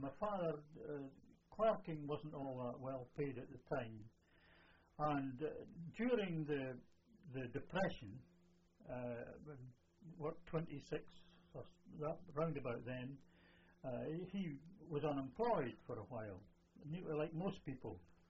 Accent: Dundee, Scotland, United Kingdom; born there; I was born in Dundee, in a sort of not a low class district, but at the time I was born, Dundee was very industrial. Jute industry, marmalade, all these things that Dundee did.

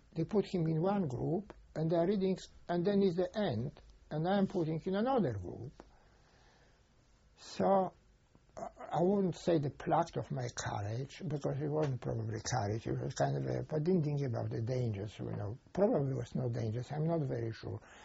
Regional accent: Lithuania; English is a second language; moved away; I came from Lithuania. I was working on the farm.

